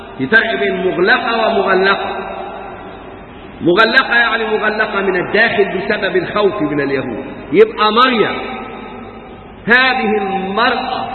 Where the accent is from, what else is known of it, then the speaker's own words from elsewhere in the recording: Egypt; في بلدنا مصر